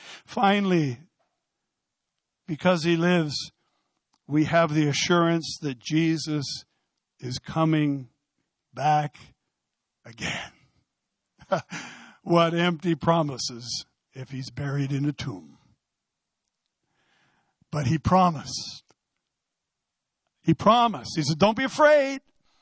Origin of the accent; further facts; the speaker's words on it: Ireland; As an Irishman, I won't hold that against him